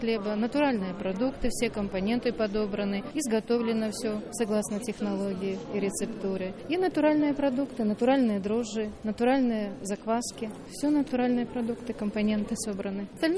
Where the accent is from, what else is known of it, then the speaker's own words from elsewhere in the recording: Belarus; Конечно, есть национальный наш хлеб белорусский. Белорусский подарок с тмином. Мы белорусы, любим тмин.